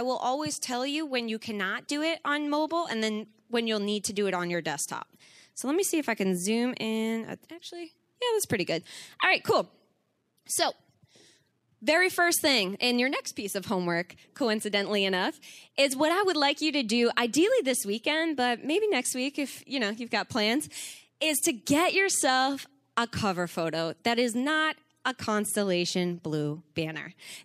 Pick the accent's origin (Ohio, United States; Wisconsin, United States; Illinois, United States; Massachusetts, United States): Massachusetts, United States; Boston; I'm from Boston. I live in Boston. That's my heart and home.